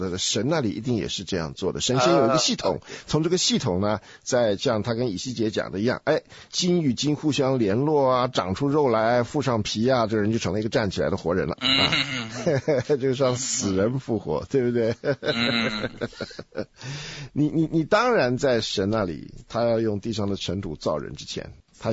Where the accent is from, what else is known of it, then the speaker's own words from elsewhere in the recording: China; 因为我们是中国人。